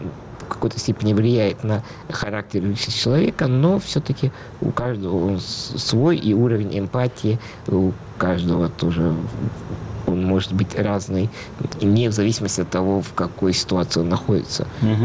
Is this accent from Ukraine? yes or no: no; Russia; born there; поскольку я русский человек, я родился в России, тут родились мои все предки, похоронены.